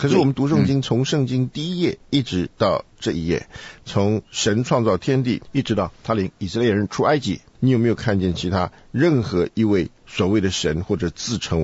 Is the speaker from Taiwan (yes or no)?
no; China; 第一条，我们中国人读了就觉得很被冒犯，是吧？